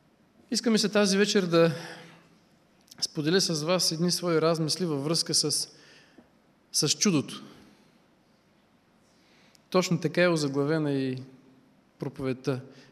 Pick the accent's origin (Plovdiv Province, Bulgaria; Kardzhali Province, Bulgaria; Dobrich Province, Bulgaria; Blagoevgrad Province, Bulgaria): Dobrich Province, Bulgaria; Dobrich; родом съм от Добрич.